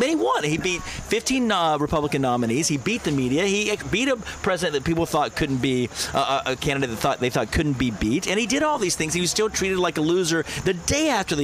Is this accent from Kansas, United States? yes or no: no; North Carolina, United States; now in New York, United States; I'm from North Carolina. I mean, I've been in New York for 7 years, but I come from a socially progressive but conservative, very conservative, fiscally conservative region, North Carolina